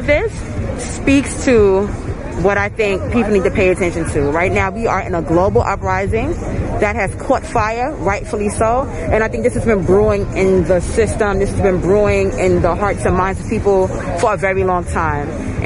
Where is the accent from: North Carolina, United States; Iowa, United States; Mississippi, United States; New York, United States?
New York, United States; Brooklyn; You know, I'm from Brownsville, Brooklyn.